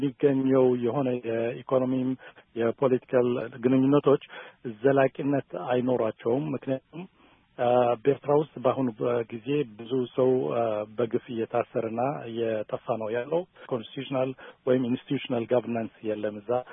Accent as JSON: {"language": "Amharic", "country": "Eritrea", "lives_now": "London, United Kingdom", "said": "ምኖርበት ቦታ ለንደን ነው፣ እንግሊዝ ሀገር። በትውልድ ኤርትራዊ ነኝ"}